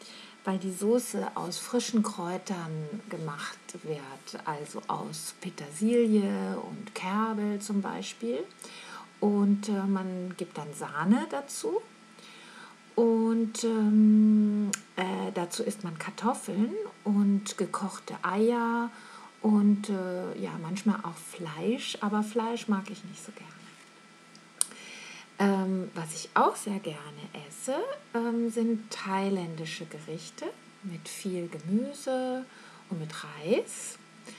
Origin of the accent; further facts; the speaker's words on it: Frankfurt, Hesse, Germany; Ich komme aus Frankfurt und da gibt es eine Spezialität